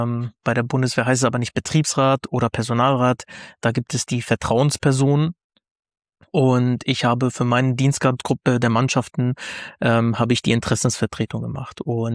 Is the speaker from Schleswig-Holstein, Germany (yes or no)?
no; Stadthagen, Lower Saxony, Germany; ich bin 35 Jahre alt. Ich komme ganz genau sogar aus Stadthagen. Das ist in der Nähe von Hannover, also ziemlich zwischen Hannover und Minden.